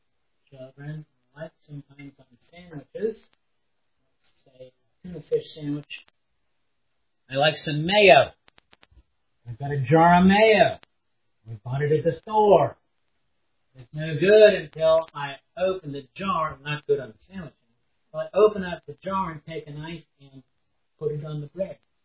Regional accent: Cincinnati, Ohio, United States; When I was in high school, I had an associate pastor in the church I grew up in Cincinnati

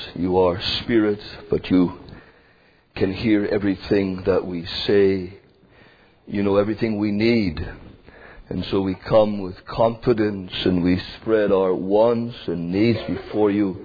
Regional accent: Cassiar, British Columbia, Canada; When I grew up in British Columbia, there were 3 years that we lived there for those early years of grade school, grade 1, 2, and 3. We lived in a small mining town, I think I've told you this many times, some of you anyways, called Cassiar, B.C.

